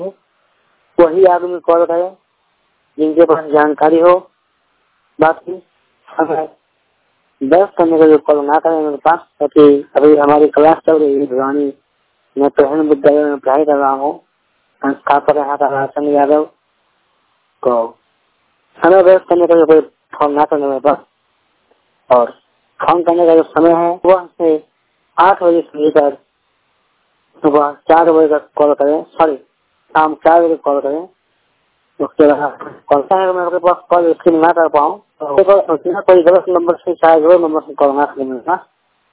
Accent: Bihar, India; जिला बेगूसराय बिहार के रहने वाला हूँ

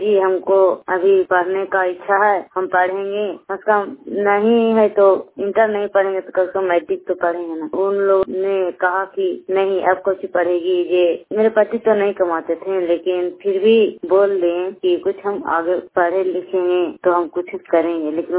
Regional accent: Janedi, India; जनेडी के रहने वाली हूँ

